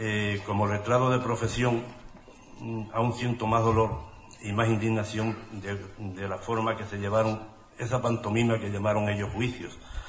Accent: Valverde del Camino, Andalusia, Spain; yo soy de Valverde, y en Valverde desde siempre, desde que nací, he conocido esta historia.

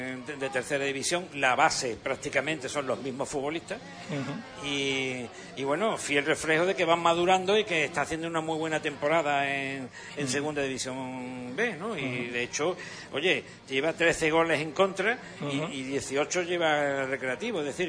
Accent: Cádiz, Andalusia, Spain; born there; Los cachorros del equipo de mi tierra de nacimiento, ¿no?

